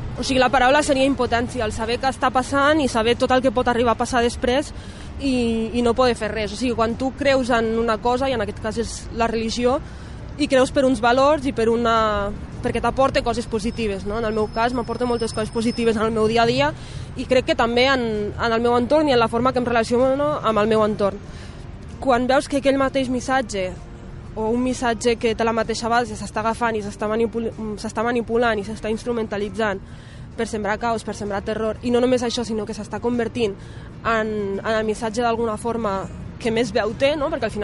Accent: Catalonia, Spain; Soc de molts llocs alhora, o sigui, jo soc catalana, però també em sento marroquina, o sigui, les meves identitats són... La meva identitat està formada per molts factors. Uns són els orígens

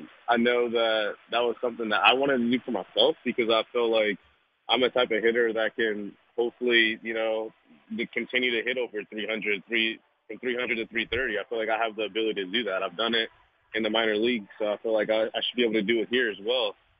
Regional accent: California, United States; I want to go back to California. I want to go back to my hometown, spend a few weeks there and then go down to LA and train and stuff and get ready for spring.

